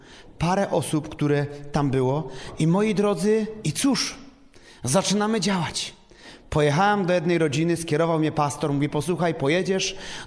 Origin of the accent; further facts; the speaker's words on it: Limanowa, Lesser Poland, Poland; born there; also born or lived in Silesia; W Limanowej się urodziłem, prawda? No większość życia spędziłem na Śląsku